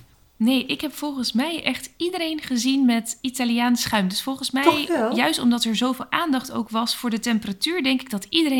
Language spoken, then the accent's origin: Dutch; Randstad, Netherlands; ik kom uit het, nou niet echt uit het noorden, maar ik kom uit de Randstad.